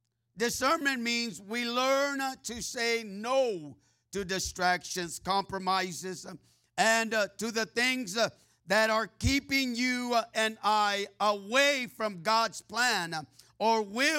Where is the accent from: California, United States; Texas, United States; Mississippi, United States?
California, United States; Merced; there in my hometown of Merced, California. That's my hometown.